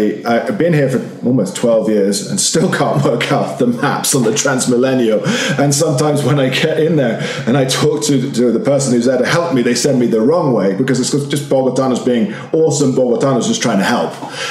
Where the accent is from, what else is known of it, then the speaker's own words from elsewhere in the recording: London, United Kingdom; Yeah, I'm a walker. I'm from London.